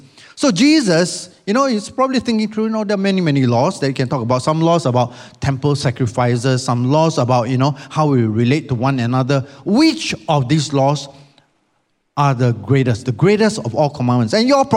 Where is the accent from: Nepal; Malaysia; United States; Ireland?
Malaysia; now in Singapore; The last time I was here, I was actually a Malaysian. But today, I'm here as a Singaporean.